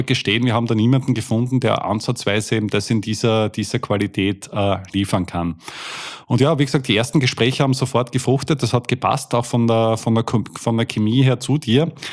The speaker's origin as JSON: {"language": "German", "country": "Austria", "said": "wir kommen jetzt aus Österreich, also das muss man noch dazu sagen"}